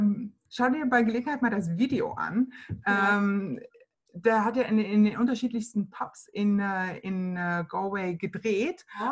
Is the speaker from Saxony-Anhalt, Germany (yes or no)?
yes; Saxony-Anhalt, Germany; Ich komme eigentlich aus der Nähe von Magdeburg.